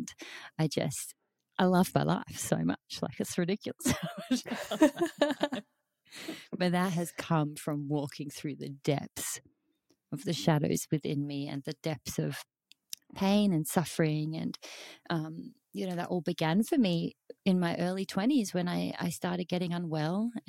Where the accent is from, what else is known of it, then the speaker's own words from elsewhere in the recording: Perth, Western Australia, Australia; also born or lived in New Zealand; So I'm 34 years old. I am an Aussie gal. I was born and raised in Perth, Australia. I've just spent the last 3 years living in New Zealand.